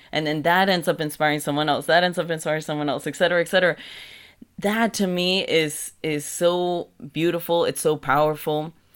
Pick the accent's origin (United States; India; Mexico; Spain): Mexico; how is it that I'm from Mexico, but I know very little really about the music of where I'm from?